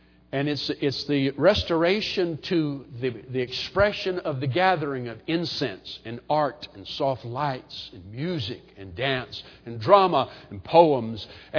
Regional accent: United States; Not only are we rebellious by nature, by God, I'm an American. I got rights.

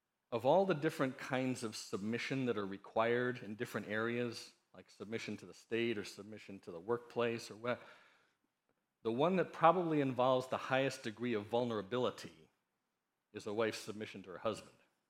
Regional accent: Chicago, Illinois, United States; You know, I'm from Chicago, and I was going into seventh grade when the Bulls drafted Michael Jordan.

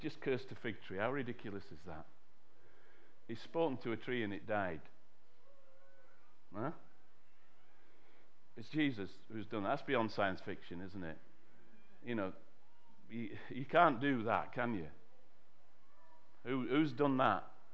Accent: Bradford, Yorkshire and the Humber, United Kingdom; That's why I say I'm from Bradford, not Texas.

